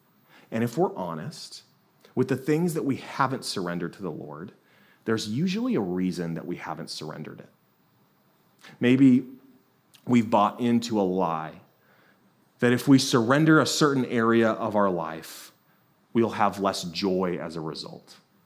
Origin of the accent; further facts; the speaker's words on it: United States; the only way for me as an American to really understand my Salvadorian brothers and sisters